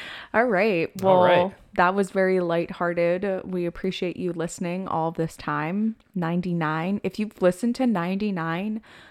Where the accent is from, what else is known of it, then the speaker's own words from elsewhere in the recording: Pennsylvania, United States; But growing up in Pennsylvania and like we would just always help our neighbors out no matter what.